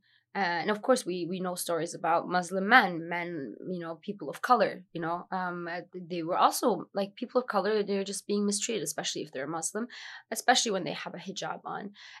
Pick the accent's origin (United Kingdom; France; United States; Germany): Germany; Berlin; I'm from Germany and I'm from Berlin.